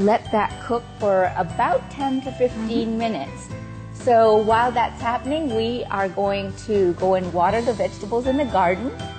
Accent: Toronto, Ontario, Canada; We're from Toronto, Canada, from the Toronto Vegetarian Association

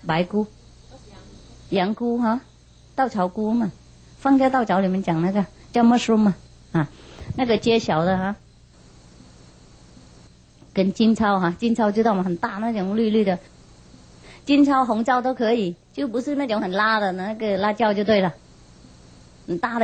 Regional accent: Vietnam; now in Taiwan; 因为我们越南人煮不同的嘛

